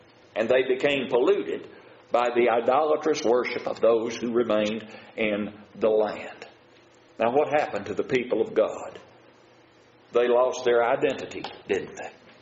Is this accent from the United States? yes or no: yes; Kentucky, United States; Now, when I grew up in Kentucky, one of the things that we used to say a whole lot was, the proof of the pudding is in the eating.